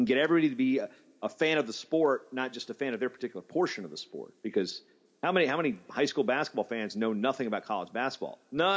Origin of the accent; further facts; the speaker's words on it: Virginia, United States; So, I remember growing up in Virginia, I couldn't name a single starter at any college team in the state of Virginia.